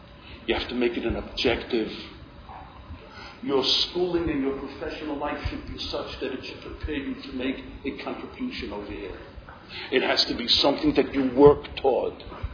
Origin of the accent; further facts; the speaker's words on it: Brooklyn, New York, United States; born there; I was born in Brooklyn, and I'm proud of it. I was born in the Williamsburg section of Brooklyn. We were living then on Lee Avenue.